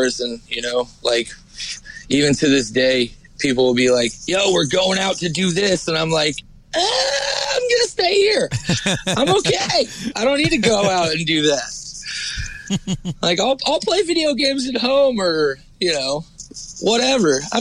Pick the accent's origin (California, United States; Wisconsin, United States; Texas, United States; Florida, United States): California, United States; also born or lived in Provo, Utah; No, so basically all I remember from growing up is California. Like, I was born in Provo, Utah. I was a BYU baby. I grew up in an LDS family.